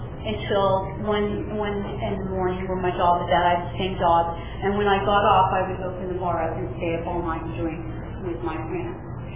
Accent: Springville, United States; I'm from Springville.

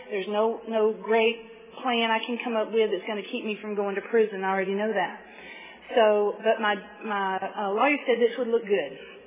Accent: the South, United States; I mean, I'm from the South, in case you can't tell from my voice.

